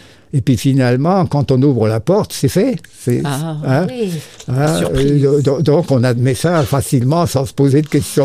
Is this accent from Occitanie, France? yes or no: no; Reiningue, Grand Est, France; Je suis un Alsacien de la banlieue ouest de Mulhouse, un petit village qui s'appelle Reiningue et qui est au bord de la Dolère.